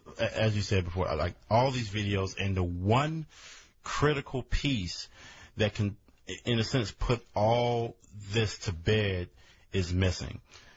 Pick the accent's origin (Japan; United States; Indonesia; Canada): United States; Inglewood, California; I grew up in Inglewood, in the heart of Inglewood, and saw a lot of stuff.